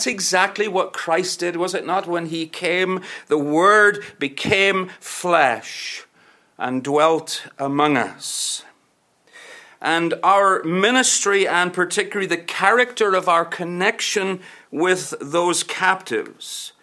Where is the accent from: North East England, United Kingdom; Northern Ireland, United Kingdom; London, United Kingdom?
Northern Ireland, United Kingdom; I'm from Northern Ireland. We stay up to midnight and beyond.